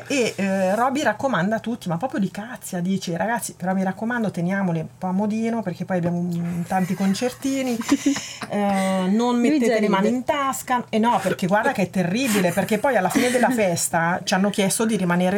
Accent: Torre del Greco, Campania, Italy; born there; perché sono nata a Torre del Greco

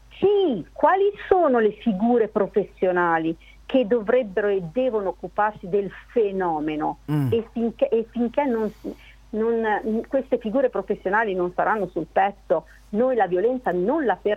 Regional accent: Modena, Emilia-Romagna, Italy; Di Modena.

